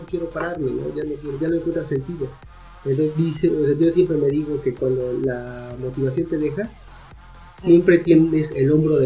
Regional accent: Mexico; yo soy de talla chica, soy un mexicano abajo del promedio

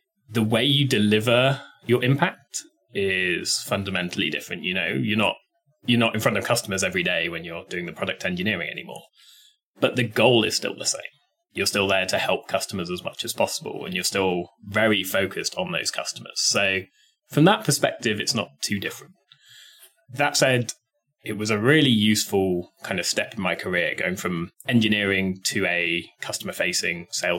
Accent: United Kingdom; moved away as an adult; now in Seattle, United States; Yeah, so as my accent gives away, I am from the UK originally. I moved out to Seattle 2019 now, so a few years ago.

